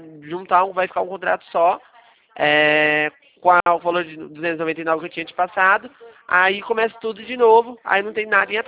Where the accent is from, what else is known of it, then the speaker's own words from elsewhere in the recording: Araras, São Paulo, Brazil; como eu sou aqui de Araras também